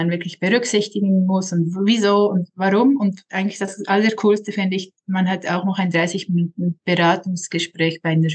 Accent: Switzerland; für mich als Schweizer VA

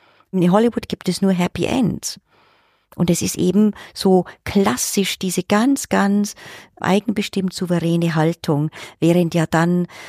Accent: Germany; dass Amerikaner für uns als Deutsche, wenn wir sie manchmal so erleben, viel emotionaler sind

